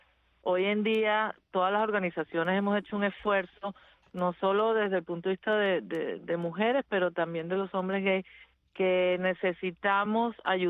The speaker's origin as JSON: {"language": "Spanish", "country": "Venezuela", "tie": "born or raised there", "said": "Bueno, mi experiencia creciendo en Venezuela fue que prácticamente yo sabía que no debía salir del closet."}